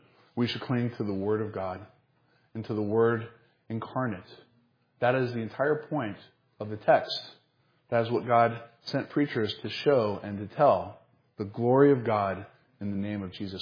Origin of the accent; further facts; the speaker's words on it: the South, United States; Although I'm from the South, and you know I'm kind of a hugger